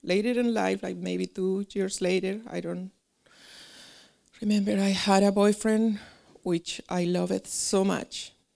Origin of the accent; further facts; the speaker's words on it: Colombia; English is a second language; moved away as an adult; now in United States; as the pastor mentioned. I'm from Colombia, South America. I came here to United States in 1998 when I got married.